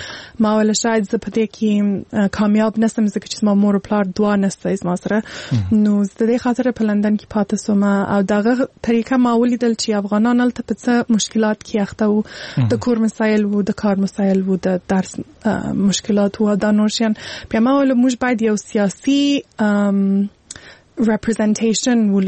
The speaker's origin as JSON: {"language": "Pashto", "country": "Afghanistan"}